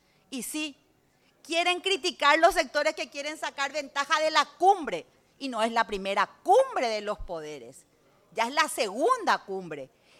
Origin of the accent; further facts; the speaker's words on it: Paraguay; Y yo quiero, presidente, como paraguaya, no luego como parlamentaria, confiar en las instituciones.